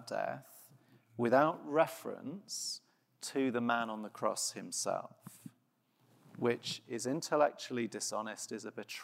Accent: South West England, United Kingdom; I grew up in Glastonbury festival country, and I should say I was never involved

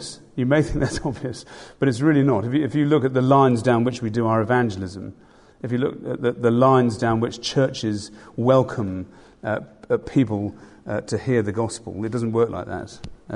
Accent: Wimbledon, London, United Kingdom; I was brought up in Wimbledon originally, and although I was converted in Tooting

